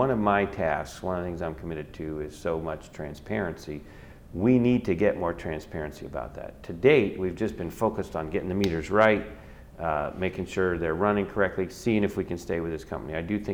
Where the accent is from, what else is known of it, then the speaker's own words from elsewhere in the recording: Indiana, United States; born there; When I was born in Indiana, I'm told there were about 10,000 deer.